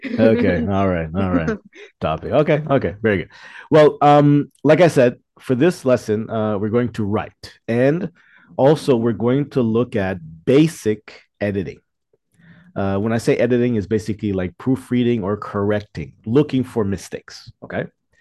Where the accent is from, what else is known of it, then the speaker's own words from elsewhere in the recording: Toronto, Ontario, Canada; also born or lived in Ottawa; now in Hualien, Taiwan; I was born in Canada. Yeah, I was born in Ottawa, then I moved to Toronto. So yeah. So and now I live in Hualien.